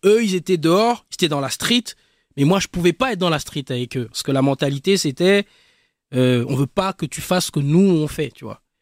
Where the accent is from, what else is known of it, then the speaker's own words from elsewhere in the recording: Libreville, Estuaire, Gabon; moi j'ai grandi à Libreville, tu vois, le Gabon, l'Afrique.